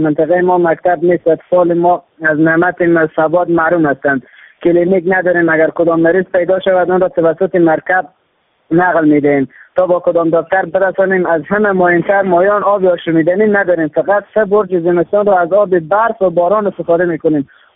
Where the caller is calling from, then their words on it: Badghis, Afghanistan; از ولایت بادغیس ولسوالی جوهان باشنده قره رگیزد. آقای ظریف نظر، در منطقه ما تعداد 400 خانه به نام قوم یخیزه زندگی میکنیم.